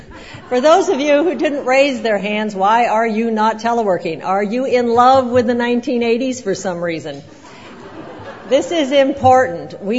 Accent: North Dakota, United States; I'm from North Dakota, so I can call them little flurries.

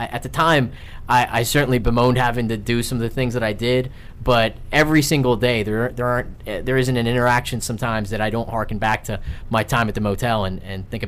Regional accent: Blacksburg, Virginia, United States; I grew up in Blacksburg, Virginia. They operated a small motel there, the Red Carpet Inn, that was in town

